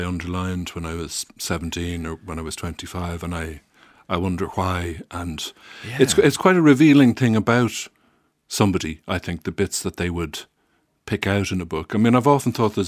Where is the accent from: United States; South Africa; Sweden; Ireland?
Ireland; I think in a particular way as Irish people who read